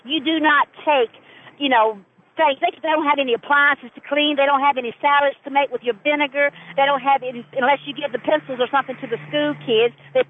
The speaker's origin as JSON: {"language": "English", "town": "Port Sulphur", "region": "Louisiana", "country": "United States", "lives_now": "Fort Lauderdale, United States", "said": "I'm from Port Sulphur, Louisiana, Plaquemine Parish."}